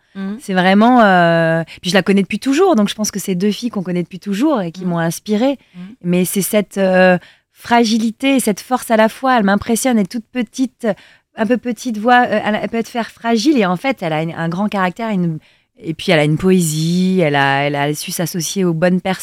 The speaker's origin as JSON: {"language": "French", "town": "Montpellier", "region": "Occitanie", "country": "France", "said": "je viens de Montpellier, je voulais faire ce métier."}